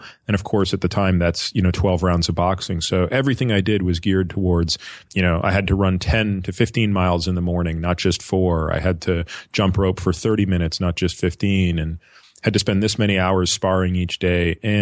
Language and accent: English; Canada; I grew up in Canada.